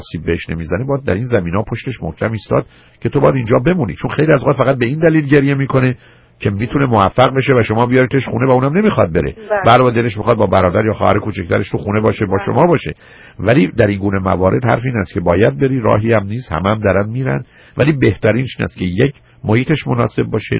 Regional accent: Iran; now in United States; در خانه شما زبان فارسی رو دارید و ما ایرانی هستیم

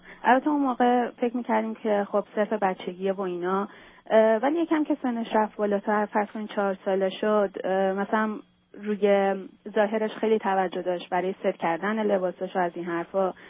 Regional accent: Iran; moved away; وقتی 5 سالش بود از ایران اومدیم بیرون، زمان که از ایران اومدیم بیرون

